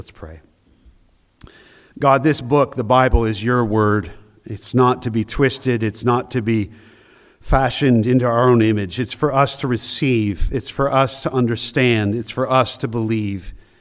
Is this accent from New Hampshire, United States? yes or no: yes; New Hampshire, United States; I mean, I was born in New Hampshire, and so I'm a New Hampshire native. I'm thankful for that. I'm proud of that.